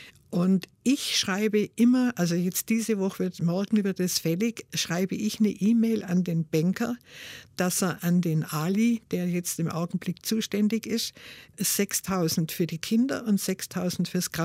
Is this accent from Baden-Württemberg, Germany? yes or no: yes; Ulm, Baden-Württemberg, Germany; also born or lived in Mannheim; Ja, ich war verschüttet in Ulm. Das war prägend.